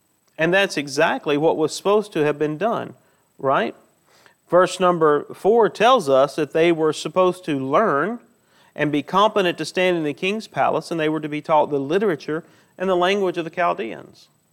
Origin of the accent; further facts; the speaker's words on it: Needham, Alabama, United States; now in Prattville, United States; I grew up in Needham, Alabama. I'm not living in Prattville by accident, right?